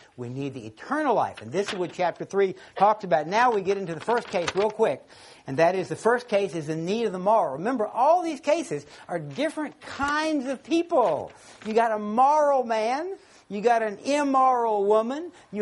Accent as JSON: {"language": "English", "region": "Louisiana", "country": "United States", "said": "I'm originally from Louisiana, that's where Kevin's from originally too."}